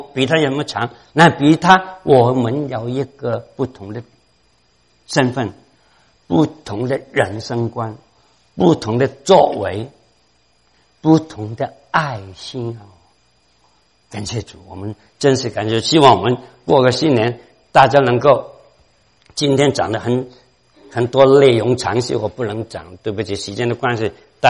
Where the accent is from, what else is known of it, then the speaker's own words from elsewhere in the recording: Hong Kong; 我们从香港来的，现在香港的环境非常问题。